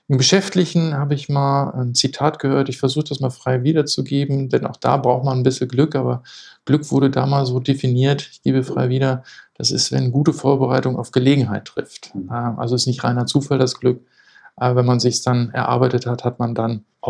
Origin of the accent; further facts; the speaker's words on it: Lower Saxony, Germany; born there; now in Hamburg, Germany; Ich bin gebürtiger Niedersachse, aber bin jetzt schon zusammengerechnet fast 15 Jahre hier.